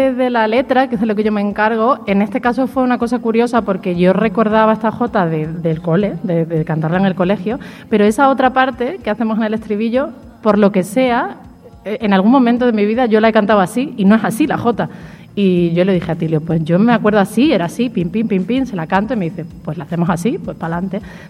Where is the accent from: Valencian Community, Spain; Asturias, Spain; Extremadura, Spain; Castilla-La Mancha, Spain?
Extremadura, Spain; accent: Extremaduran; ya hablaba con mi acento, pero que me apetecía cantar con mi acento y de pronto también recuperar pues las palabras, el vocabulario, el idiolecto, las imágenes que a mí me traía Extremadura.